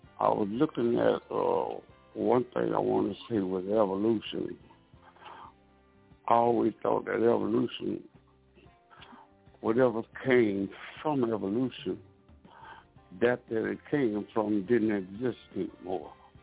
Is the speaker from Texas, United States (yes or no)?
no; Baton Rouge, Louisiana, United States; from Baton Rouge.